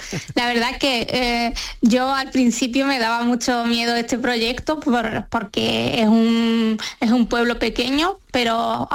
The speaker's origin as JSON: {"language": "Spanish", "country": "Morocco", "said": "Yo soy marroquí."}